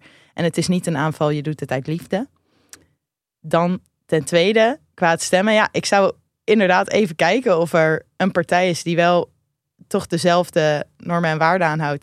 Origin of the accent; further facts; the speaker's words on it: Rotterdam, South Holland, Netherlands; wij komen allebei uit Rotterdam